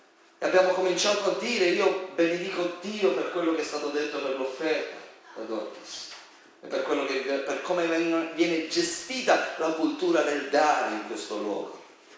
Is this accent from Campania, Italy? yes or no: no; Sicily, Italy; io vengo dalla Sicilia, abbiamo la cultura non del padre ma del bacino.